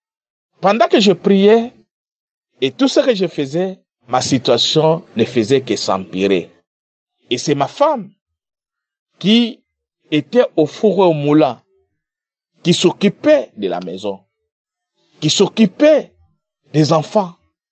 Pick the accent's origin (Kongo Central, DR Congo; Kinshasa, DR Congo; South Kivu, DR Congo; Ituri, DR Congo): Kinshasa, DR Congo; Je suis un frère congolais vivant à Kinshasa. Et en même temps, je suis un serviteur de Dieu.